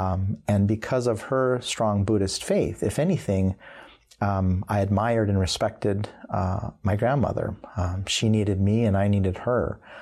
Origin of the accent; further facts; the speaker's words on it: Tempe, Arizona, United States; So as a young child growing up in Tempe, Arizona, to two parents who are highly educated